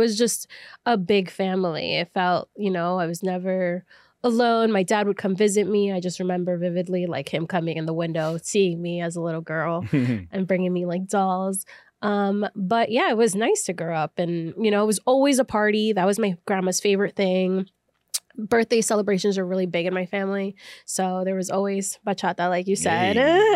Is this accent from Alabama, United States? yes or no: no; Long Island, New York, United States; But yeah, it was nice growing up in Long Island.